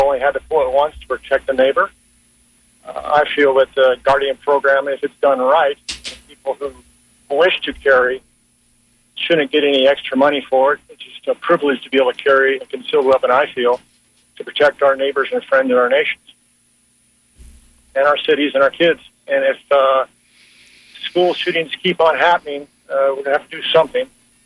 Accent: California, United States; I grew up in California, and I carry my gun everywhere I go

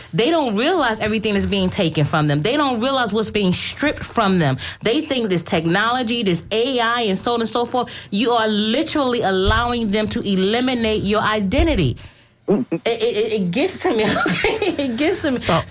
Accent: New York, United States; because I'm telling you, I'm from New York.

